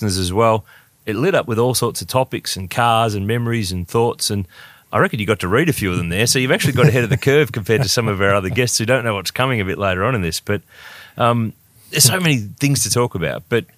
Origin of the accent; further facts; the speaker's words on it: Melbourne, Victoria, Australia; I'm from Melbourne.